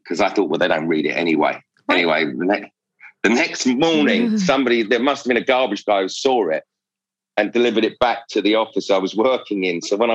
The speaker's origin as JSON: {"language": "English", "region": "London", "country": "United Kingdom", "tie": "born or raised there", "said": "I had a great childhood."}